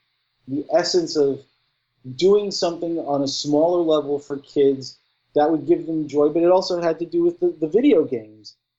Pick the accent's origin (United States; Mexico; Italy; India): United States; New York; Being a New Yorker, you're never going to hear a good word out of me for anything that's not from new within the five borough perimeter.